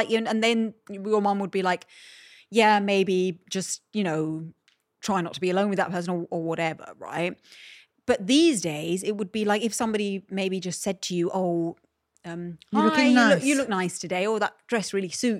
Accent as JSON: {"language": "English", "country": "Malta", "tie": "born or raised there", "said": "when I grew up in Malta, I did a lot of theatre stuff."}